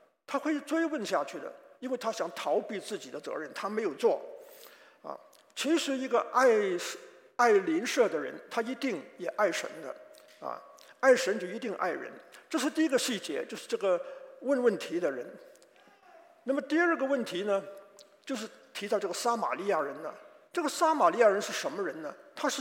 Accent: Hong Kong; 我是个在香港长大的山东人呢。

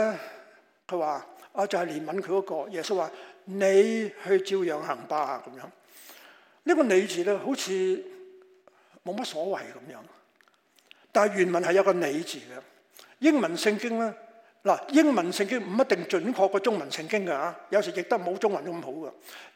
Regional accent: China; 我必須要提一提我哋中國人成日請人食飯嗰個習慣啊

